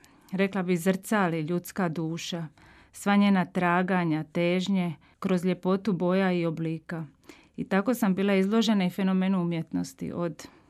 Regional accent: Split, Split-Dalmatia County, Croatia; also born or lived in Kaštela; now in Zagreb, Croatia; Pa ja sam evo iz Splita, rođena sam u Splitu. Tamo sam odrasla dugi niz godina. Sam živjela prvo u Kaštelima sa obitelji, a nakon toga smo se preselili u Split. I nakon toga dolazim u Zagreb na studij i nakon studija ostajem

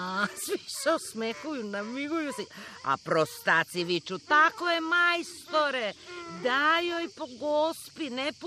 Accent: Kraljevo, Raška District, Serbia; Jeste, ja sam iz Srbije, iz Kraljeva.

